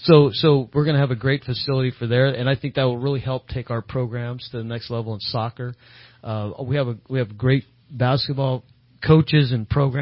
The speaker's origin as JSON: {"language": "English", "region": "California", "country": "United States", "tie": "born or raised there", "said": "I came up here as a kid. I grew up in California. I feel home here"}